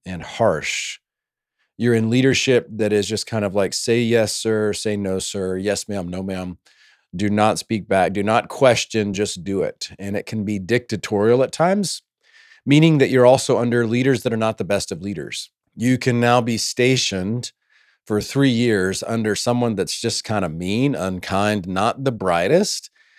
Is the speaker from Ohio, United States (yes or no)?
no; Savannah, Georgia, United States; I grew up in Savannah, Georgia. Jimmy and Todd give me a hard time about that, but it's true nonetheless.